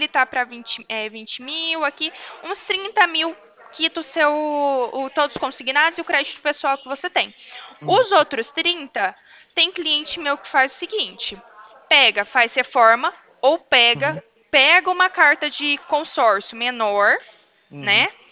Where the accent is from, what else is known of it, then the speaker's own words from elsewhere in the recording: Franca, São Paulo, Brazil; Aqui em Franca, eu sou de Franca.